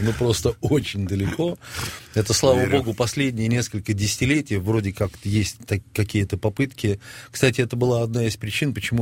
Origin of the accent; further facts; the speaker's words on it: Uryupinsk, Volgograd Oblast, Russia; born there; now in Moscow, Russia; Нет, я родился в Урюпинске.